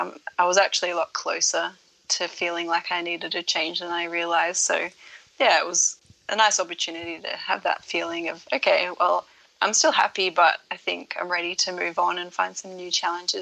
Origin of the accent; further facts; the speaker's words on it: Canberra, Australian Capital Territory, Australia; I'm from Canberra, and just seeing my family